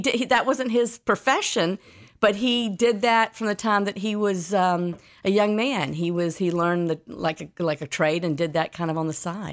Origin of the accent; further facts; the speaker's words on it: Atlanta, Georgia, United States; I was born in Atlanta, Georgia, and that's where I grew up.